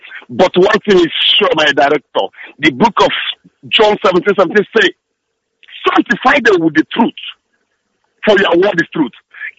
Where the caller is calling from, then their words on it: Ezira, Anambra, Nigeria; I am calling from Ezira, Orumba South, local government area of Kambra State, Biafra land.